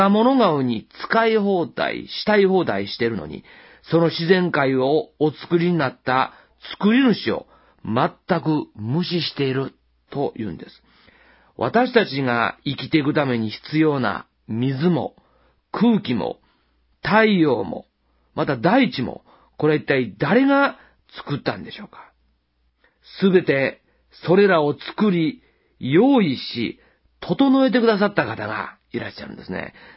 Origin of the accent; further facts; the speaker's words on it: Osaka, Japan; 大阪育ちの私にとりまして、枝が折れそうになるほど実っているリンゴの木は実に不思議で